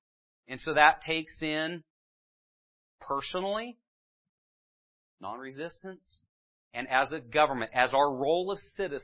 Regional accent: United States; I'm not a Mexican citizen. I'm not an African citizen from an African country. I'm an American

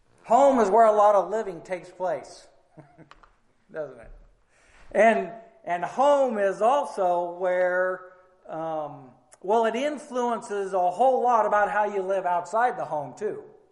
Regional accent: Oregon, United States; also born or lived in Louisiana; I grew up in Oregon, and then we moved to Louisiana. And there's different cultures in Oregon and Louisiana.

